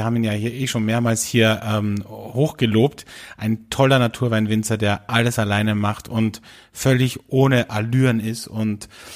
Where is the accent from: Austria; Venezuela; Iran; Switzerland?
Austria; Kathi, du spielst ja, wie sagt man bei uns in Österreich, Klampfe.